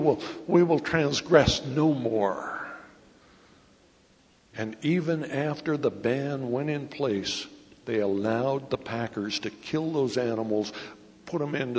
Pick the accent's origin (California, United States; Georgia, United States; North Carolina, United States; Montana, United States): Montana, United States; Do you remember, I came from Montana. Montana is not the hotbed of vegetarianism.